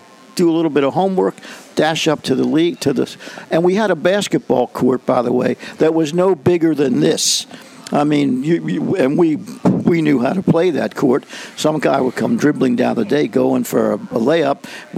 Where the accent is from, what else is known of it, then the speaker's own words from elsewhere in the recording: Baltimore, Maryland, United States; Absolutely. I was the first county executive to be born and raised in Baltimore and then became county executive.